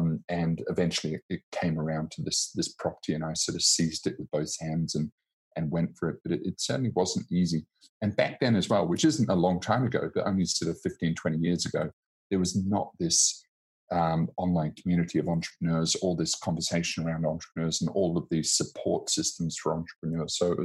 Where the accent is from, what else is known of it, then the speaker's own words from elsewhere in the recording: Coventry, West Midlands, United Kingdom; born there; also born or lived in London; I was born in Coventry, which, you know, doesn't have a great reputation, but it's fantastic. And all of my family is around there. But when I went back to the UK, I lived in London for about 8 years.